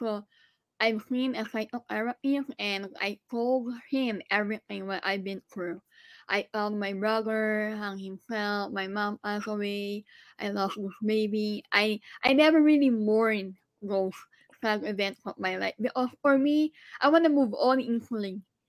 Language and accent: English; Philippines; moved away; I'm an immigrant. I'm Filipino. Of course, I'm strong.